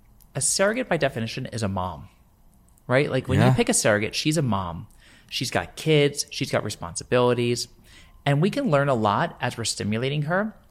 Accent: New York, United States; Like, don't hold it against me because I'm a New Yorker

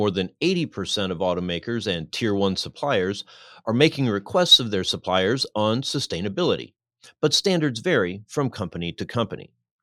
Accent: Iowa, United States; I mean, I grew up in Iowa and agricultural waste is a serious thing.

